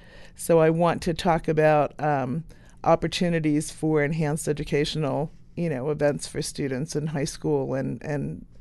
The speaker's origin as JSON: {"language": "English", "region": "New Jersey", "country": "United States", "tie": "born or raised there", "also_born_or_lived": "New York City, United States", "said": "Started out in New York City and then moved to New Jersey. And after that, I've moved around all over the country and lived overseas."}